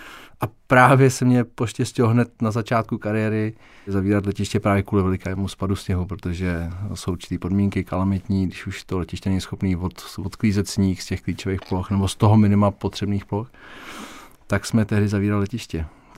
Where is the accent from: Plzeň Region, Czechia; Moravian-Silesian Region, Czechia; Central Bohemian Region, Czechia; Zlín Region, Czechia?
Central Bohemian Region, Czechia; Týnec nad Sázavou; U nás, já jsem z Týnce nad Sázavou, z domu jsme koukali na fabriku